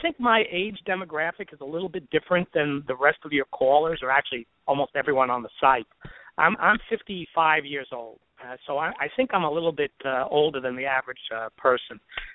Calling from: Yardley, Pennsylvania, United States; from Yardley, Pennsylvania.

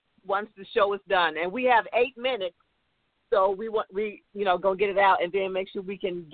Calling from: Cleveland, Ohio, United States; I think Cleveland, Ohio.

